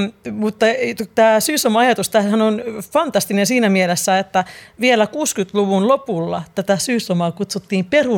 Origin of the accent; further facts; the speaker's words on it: Vantaa, Uusimaa, Finland; born there; Minä olen Vantaalla syntynyt.